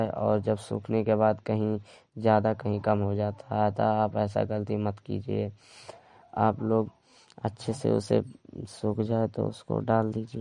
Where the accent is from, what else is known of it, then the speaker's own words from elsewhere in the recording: Uttar Pradesh, India; मैं स्वार्थगढ़ सिद्धार्थ नगर से हूँ।